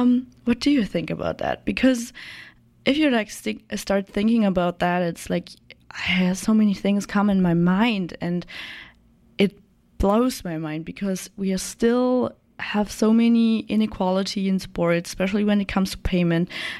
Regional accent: Germany; I'm the new intern, and I'm from Germany, so I'm talking about Germany.

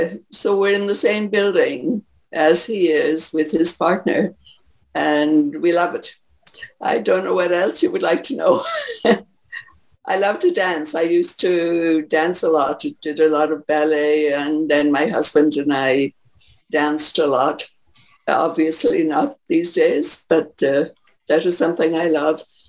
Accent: Ireland; moved away as an adult; also born or lived in Africa; now in Canada; Down in Ireland, where I grew up.

